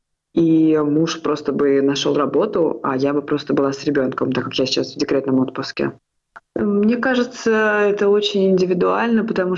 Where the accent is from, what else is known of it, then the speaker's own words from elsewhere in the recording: Russia; now in Israel; Мы уехали из России не так давно, мы здесь находимся меньше полугода, сейчас 5 месяцев.